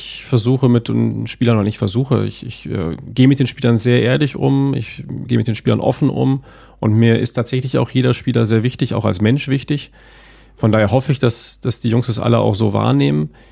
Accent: Münster, North Rhine-Westphalia, Germany; Plugendorf. Plugendorf haben wir gewohnt und zwischen den Häusern war eine Wiese und ein Garagenhof.

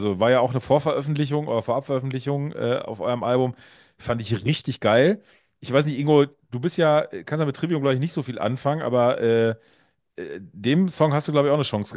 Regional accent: North Rhine-Westphalia, Germany; now in Saarland, Germany; ich bin ja Exil-Westfale, das heißt, ich bin Westfale, lebe bei meinem Saarland.

